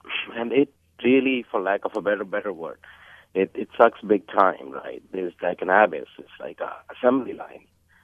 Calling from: Cupertino, California, United States; I'm calling from Cupertino

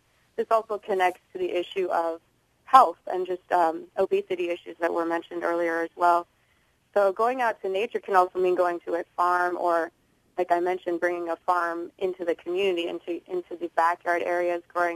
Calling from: Oakland, California, United States; also born or lived in San Francisco; Well, I'm also calling from Oakland, as you mentioned, and I noticed that there was a lot of calls from this area. I just moved here, actually, from San Francisco

